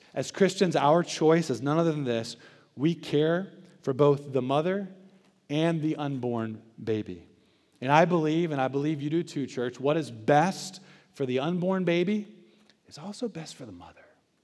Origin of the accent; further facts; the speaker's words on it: Charlotte, North Carolina, United States; I'm from Charlotte. My extended family lives here. I've got aunts and uncles and cousins all over the place in this city.